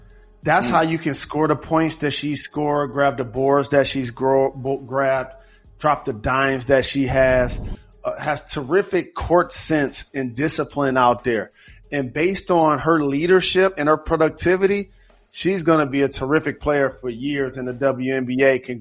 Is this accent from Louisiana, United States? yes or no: no; Detroit, Michigan, United States; Of course. I'm from Detroit, Jacoby.